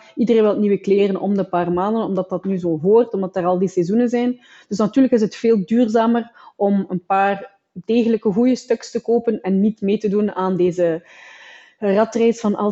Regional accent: Belgium; moved away; Nu, ik ben al lang uit België weg

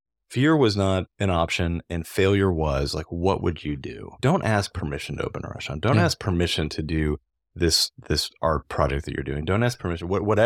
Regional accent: New Mexico, United States; I'm from New Mexico, so green chilies are really big, and green chili powder is something that you can really only find in that part of the country.

